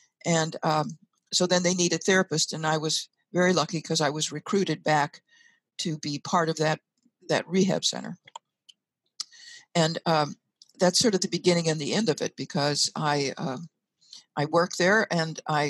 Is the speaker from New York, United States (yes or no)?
no; St. Louis, Missouri, United States; Because I was born in St. Louis, and I still live here.